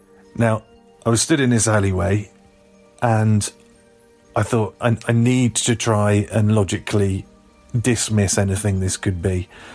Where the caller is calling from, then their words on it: Glastonbury, South West England, United Kingdom; Hello Derek … I'm calling from Glastonbury in southwest England.